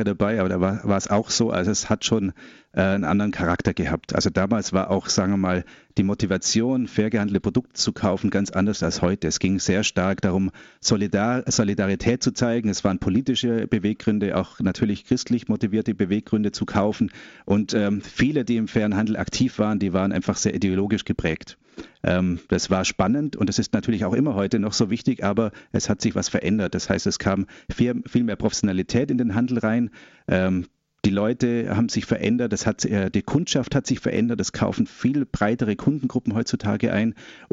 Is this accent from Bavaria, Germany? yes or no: yes; Buxheim, Bavaria, Germany; ich war in meiner Heimatgemeinde in der Pfarrei in Buxheim bei Memmingen